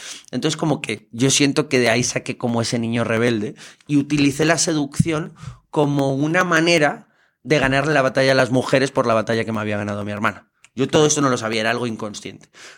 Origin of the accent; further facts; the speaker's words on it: Madrid, Community of Madrid, Spain; De Madrid.